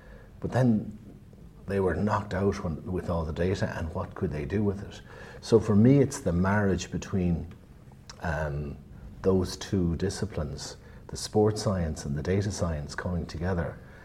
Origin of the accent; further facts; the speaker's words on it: Ireland; I actually strongly believe that as Irish people, we need to, you know, take responsibility to try to give ourselves an edge. We're a small island on the edge of Europe.